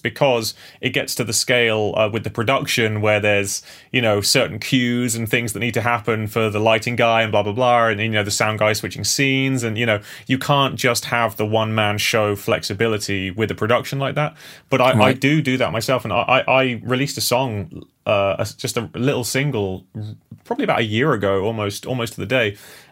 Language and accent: English; United Kingdom; as a Brit with the British vocabulary, it's a bit of a double meaning, isn't it?